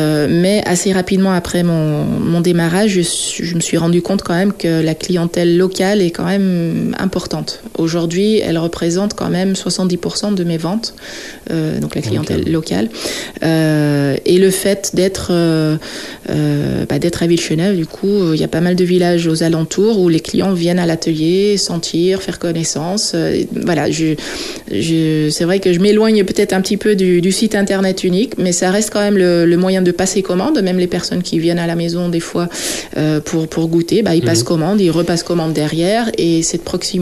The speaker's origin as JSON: {"language": "French", "country": "Netherlands", "said": "pour l'instant, c'est encore assez différent que ce qui se passe dans mon pays d'origine. Hein. Aux Pays-Bas, on boit le thé à n'importe quelle heure"}